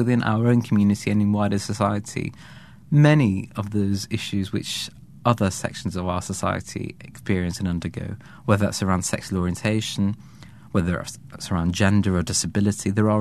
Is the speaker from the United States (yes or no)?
no; Pakistan; now in United Kingdom; The experience of being, you know, being a Pakistani gay Muslim in Britain is a complex thing.